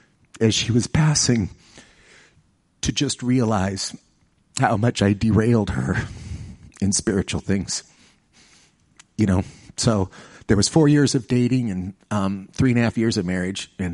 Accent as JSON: {"language": "English", "region": "New York", "country": "United States", "tie": "born there", "also_born_or_lived": "California, United States", "said": "I was born in New York. My dad was an instructor at West Point Military Academy. We moved to California."}